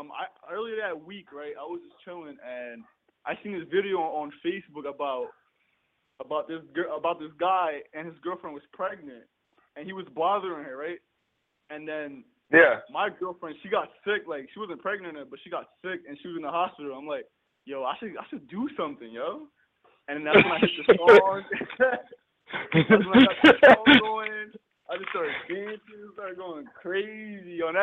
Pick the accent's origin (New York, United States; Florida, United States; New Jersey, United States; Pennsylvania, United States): Pennsylvania, United States; Reading; I'm from Reading, PA.